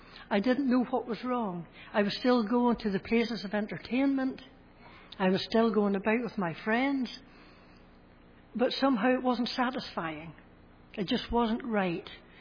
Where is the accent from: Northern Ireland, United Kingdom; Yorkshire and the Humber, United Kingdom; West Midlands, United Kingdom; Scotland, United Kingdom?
Northern Ireland, United Kingdom; Ballymoney; the Free Presbyterian Church in Ballymoney, my hometown.